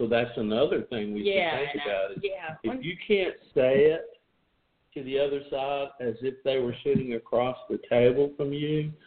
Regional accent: the South, United States; I believe I am, but I'm colored, I don't know if that's the right word, by my culture, growing up in the South, you know, et cetera, et cetera.

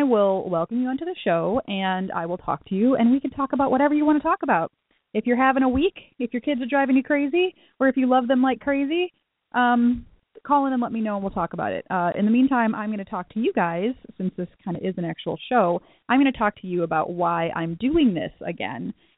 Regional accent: Illinois, United States; because I actually got accepted to a school in Davenport, Iowa, and I'm from Illinois.

